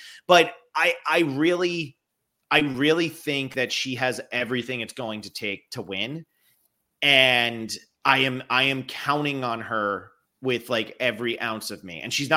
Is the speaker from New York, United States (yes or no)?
no; New Jersey, United States; because I mean, I grew up in New Jersey.